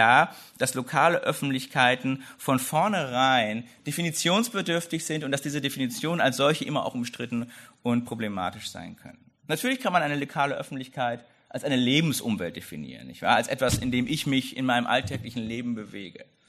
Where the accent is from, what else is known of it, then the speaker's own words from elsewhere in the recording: Bochum, North Rhine-Westphalia, Germany; wie meine Heimatstädte, ich komme aus Bochum